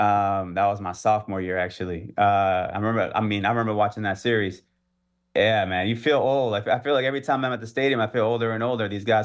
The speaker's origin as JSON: {"language": "English", "region": "Massachusetts", "country": "United States", "tie": "born or raised there", "said": "Yeah, for sure. So I grew up going to New York City every year. My parents were actually born in New York City."}